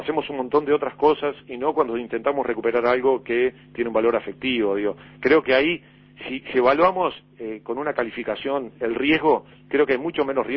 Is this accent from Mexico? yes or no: no; Uruguay; Los culpables somos todos los uruguayos.